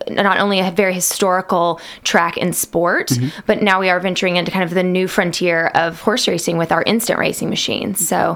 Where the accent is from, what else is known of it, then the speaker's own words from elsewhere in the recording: Houston, Texas, United States; now in Lexington, United States; I'm originally from Houston, Texas. Cool. Made my way up to Lexington about 4 years ago.